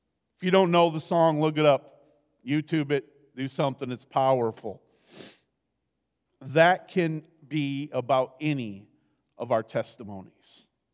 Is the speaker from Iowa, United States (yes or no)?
yes; Iowa, United States; It's 10 miles away from where I grew up in Iowa.